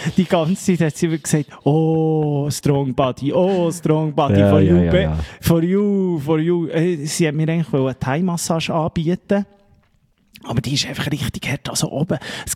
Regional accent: Bern, Switzerland; als Berner

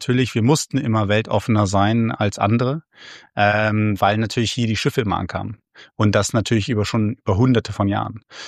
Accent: Bremen, Germany; Als Bremer würde man natürlich immer sagen, aus Hamburg muss man auf keinen Fall kommen, aber aus Bremen sollte man kommen.

